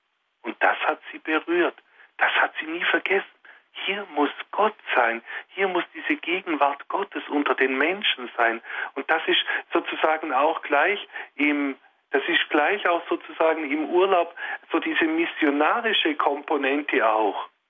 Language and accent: German; Langenargen, Baden-Württemberg, Germany; Ich komme ja auch aus einem Ort, ich komme aus Langenargen am Bodensee.